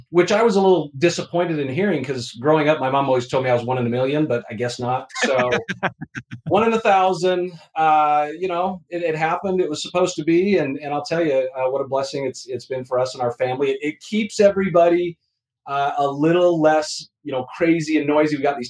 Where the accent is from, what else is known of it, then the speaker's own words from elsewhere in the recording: Utah, United States; I didn't, you know, I grew up in Utah. We didn't have pest control.